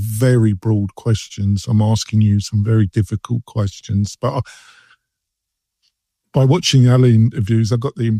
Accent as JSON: {"language": "English", "country": "United Kingdom", "moved": "as an adult", "said": "Being an outsider, being British, because I came here when I was 42. So I had a reasonably successful in the business in the UK."}